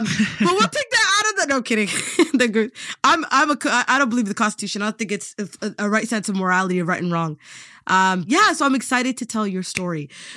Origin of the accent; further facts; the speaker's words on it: Canada; you know, I'm from Canada, so I don't know what it's like growing up in France.